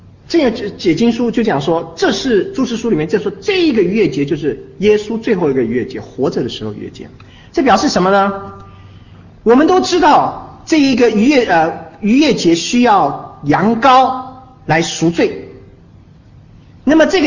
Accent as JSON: {"language": "Chinese", "country": "China", "said": "他的新年开始就是从我们中国人叫除旧什么不新"}